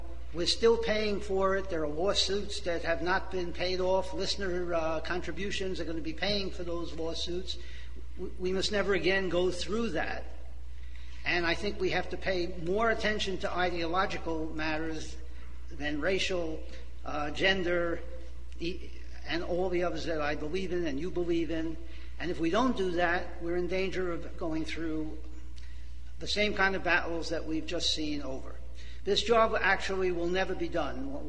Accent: Long Island, New York, United States; an independent candidate. I'm from Long Island.

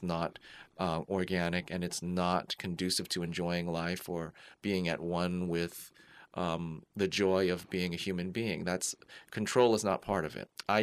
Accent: San Francisco, California, United States; So growing up in San Francisco was probably a lot like growing up for any gay teen or gay child anywhere in the country.

